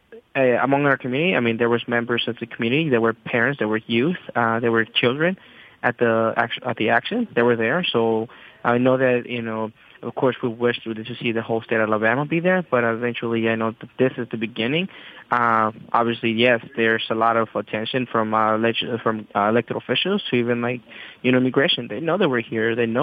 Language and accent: English; Mexico; now in Oregon, United States